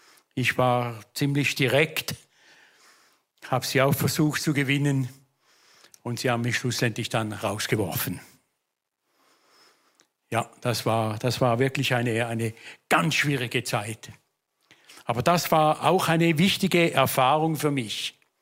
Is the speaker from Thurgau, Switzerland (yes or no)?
yes; Thurgau, Switzerland; born there; Ich bin geboren in der Ostschweiz, Kanton Thurgau, angrenzend an den Bodensee. Also eine Seite von mir ist schon halb deutsch. Auf einem Bauernhof. Bin reformiert aufgewachsen